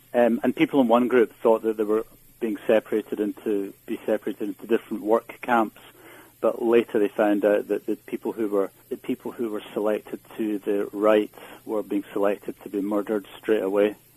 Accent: Glasgow, Scotland, United Kingdom; when I was growing up in Glasgow

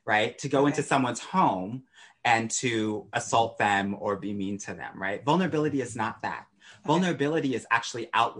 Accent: California, United States; I grew up in California, and that's made me really open-minded

